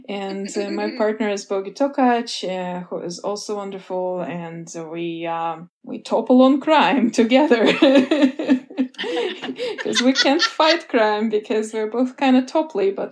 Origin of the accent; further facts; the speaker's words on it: Russia; English is a second language; I was growing up in the Soviet Union. I was a child and then a preteen in the last years of the Soviet Union.